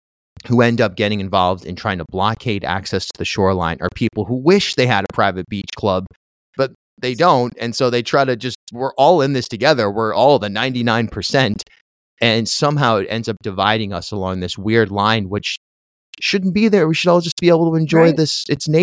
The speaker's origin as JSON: {"language": "English", "town": "Charlestown", "country": "United States", "tie": "born or raised there", "said": "I grew up in Charlestown"}